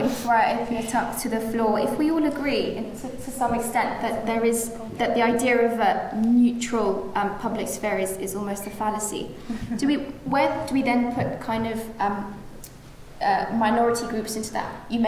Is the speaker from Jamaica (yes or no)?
no; Kabul, Afghanistan; now in United Kingdom; I come from Afghanistan. I was born in Kabul.